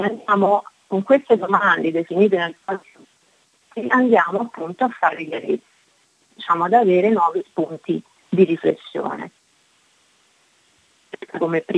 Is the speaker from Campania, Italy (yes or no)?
no; Rome, Lazio, Italy; moved away as an adult; now in Australia; allora io mi sono trasferita in Australia 3 anni e mezzo fa, vengo da Roma